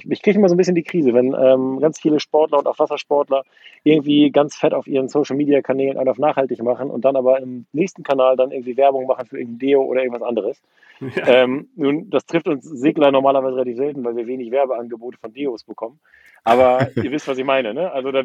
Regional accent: Norderney, Lower Saxony, Germany; Ich bin in einem kleinen Inselverein aufgewachsen auf Norderney.

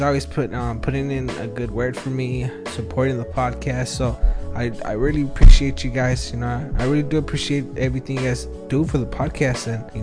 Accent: Tijuana, Baja California, Mexico; now in Wilmington, United States; My hometown was, Tijuana, you know, the best. Come on, the tacos are bomb. Like, food's abundant. It was a little ghetto.

